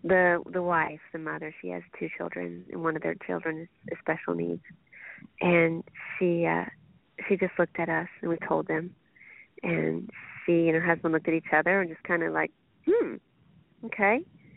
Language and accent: English; Indiana, United States; Well, I'm from Indiana, of course